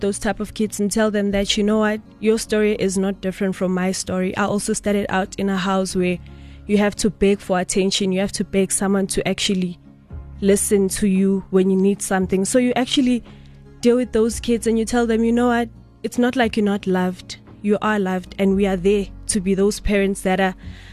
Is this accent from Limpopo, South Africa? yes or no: no; Johannesburg, Gauteng, South Africa; Okay, I grew up in Hillbrow. I lived with my grandmother and my siblings.